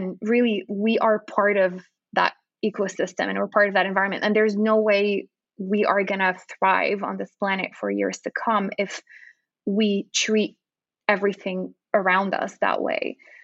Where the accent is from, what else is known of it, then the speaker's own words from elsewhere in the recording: Lima, Peru; at the time when I was growing up in Lima